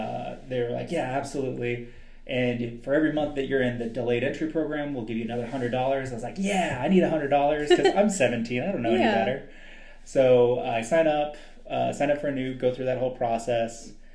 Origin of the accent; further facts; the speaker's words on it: South Dakota, United States; I'm one of 5 people you'll ever meet from South Dakota.